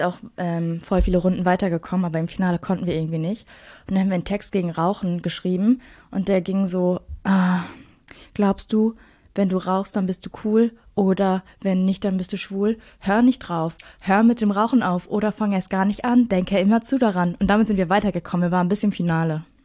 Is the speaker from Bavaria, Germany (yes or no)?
no; Duisburg, North Rhine-Westphalia, Germany; Ich bin in Duisburg groß geworden